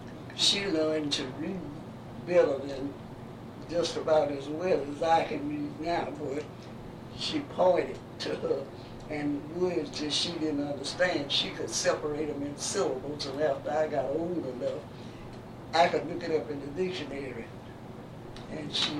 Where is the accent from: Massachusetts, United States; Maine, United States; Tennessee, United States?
Tennessee, United States; Memphis; I was born in the First Ward, as I told you, the year that Memphis Health Department started registering books.